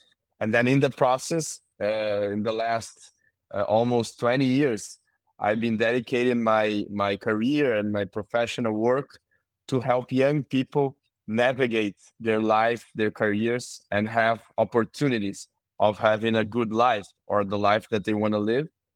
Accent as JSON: {"language": "English", "town": "Porto Alegre", "region": "Rio Grande do Sul", "country": "Brazil", "second_language": "English", "said": "I'm from Porto Alegre, south of Brazil. I'm living today in Porto Alegre."}